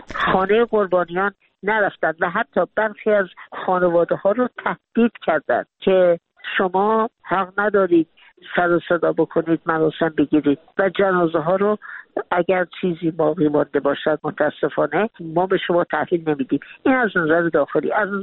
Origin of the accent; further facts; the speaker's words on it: Iran; شرمساری ما ایرانیان است. یعنی به عنوان یک ایرانی آدم خجالت میکشه.